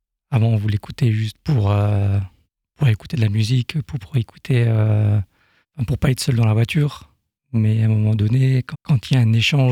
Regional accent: Colmar, Grand Est, France; born there; Nous habitons dans une petite commune dans la région d'Alsace. Je suis né à Colmar. J'ai grandi dans une famille chrétienne.

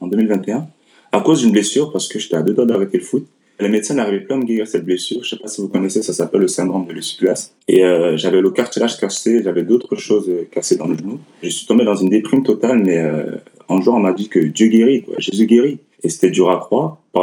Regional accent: Lyon, Auvergne-Rhône-Alpes, France; Mes débuts de carrière, je les ai faits à Lyon, parce que je suis originaire de Lyon de base.

